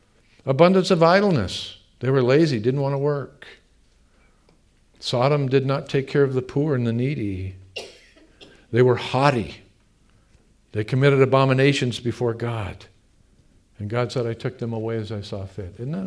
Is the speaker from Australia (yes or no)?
no; United States; do you know that because I am an American, I'm saved? Because I'm an American, I came back